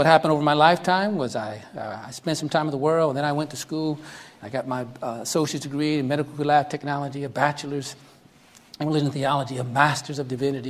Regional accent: New York, United States; Growing up in New York, sometimes, you know, this thrive and excitement for the Lord wears out.

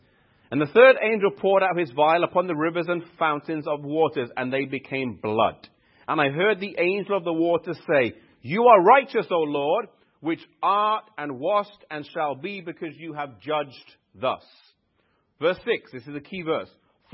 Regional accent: England, United Kingdom; I grew up in England

